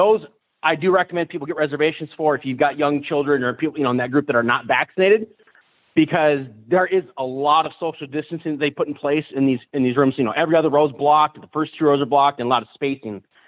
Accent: Las Vegas, Nevada, United States; Like, you know, I grew up in Vegas. Coming from Reno, I can see that stuff all the time.

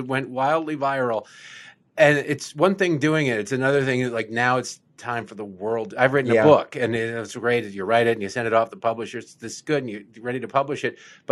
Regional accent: Michigan, United States; I grew up in Michigan. I know them well.

